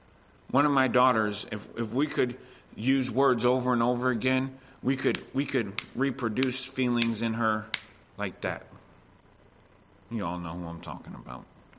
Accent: United States; I grew up in the States.

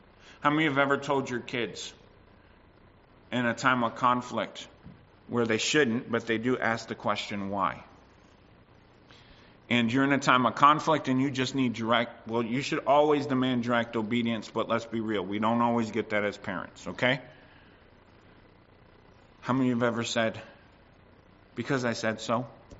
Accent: United States; You know, World War II, since I'm American, started in 1941.

